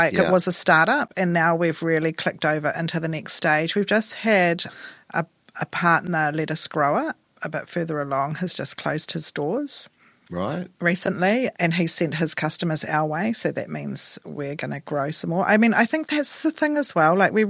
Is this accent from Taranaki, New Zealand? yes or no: no; Auckland, New Zealand; also born or lived in Wellington; living in Waverley, it's an adjustment coming from Auckland, because I'm from Auckland originally as well. I went from Auckland to Wellington